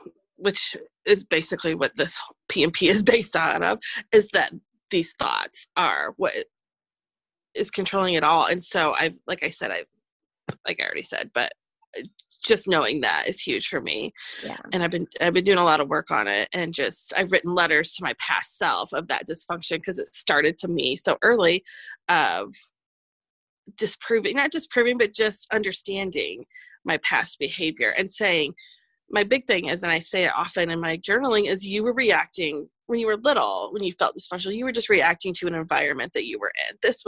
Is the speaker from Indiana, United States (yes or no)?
yes; Indiana, United States; I'm from Indiana.